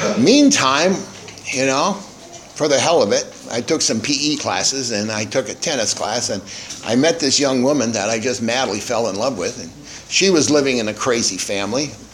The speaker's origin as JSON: {"language": "English", "town": "La Mesa", "region": "California", "country": "United States", "tie": "born there", "said": "I was born in La Mesa, California, which is about 26 miles east of San Diego."}